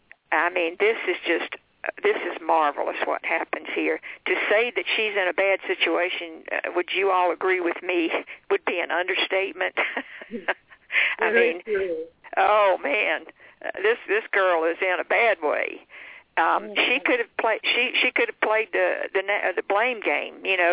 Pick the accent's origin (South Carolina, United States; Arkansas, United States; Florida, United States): South Carolina, United States; Florence; I'm from Florence, South Carolina, so if any of you guys listening are from Florence, I went to Emmanuel Baptist Church as a teenager, a young girl